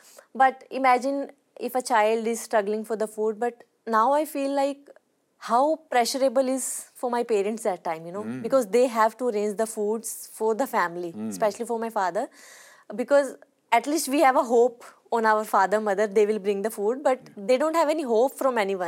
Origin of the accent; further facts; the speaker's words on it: Haryana, India; because I came from Haryana, and if we talk about Haryana 25 years ago, not many people encourage girls to play sport, actually.